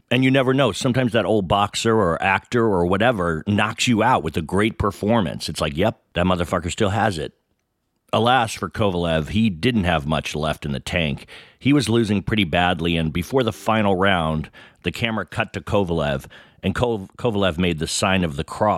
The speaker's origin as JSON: {"language": "English", "town": "Pleasant Hill", "region": "California", "country": "United States", "tie": "born or raised there", "said": "I mean, I grew up in Pleasant Hill, but it was a perfectly fine town."}